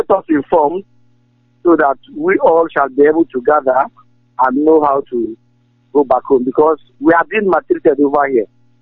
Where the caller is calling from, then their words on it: Zinder, Zinder Region, Niger; I'm calling from Niger Republic.